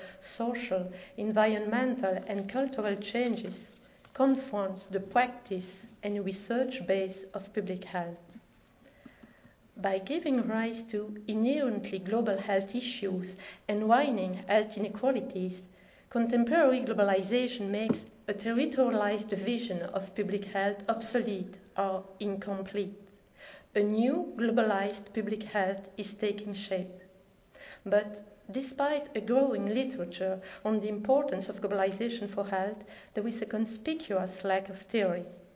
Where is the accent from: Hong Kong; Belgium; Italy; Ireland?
Belgium; accent: Belgian; now in Quebec City, California, United States; Now that you are familiar with my terrific Belgian accent